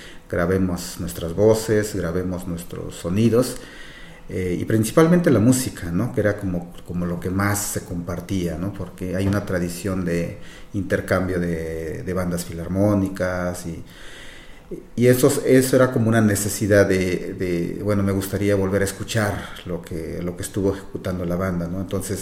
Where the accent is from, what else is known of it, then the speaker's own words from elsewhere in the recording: Tamazulapan del Espíritu Santo, Oaxaca, Mexico; vengo del estado de Oaxaca, en México, y soy originario de un municipio que se llama Tamazulapan del Espíritu Santo Mije